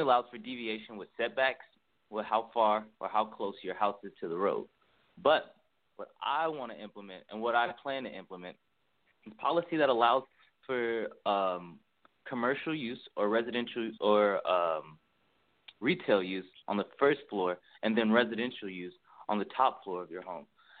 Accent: Macon, Georgia, United States; I'm from Macon, Georgia. I'm a native here. I love Macon.

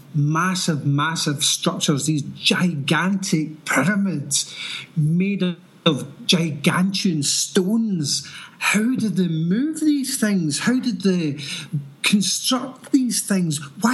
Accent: Scotland, United Kingdom; I'm from Scotland. I'm born and bred here in Scotland, and I've lived here all of my life. I'm now 52 years of age

